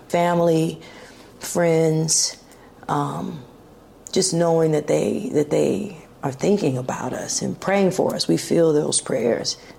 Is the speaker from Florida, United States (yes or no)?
no; Altadena, California, United States; We grew up here in Altadena, right in Dena.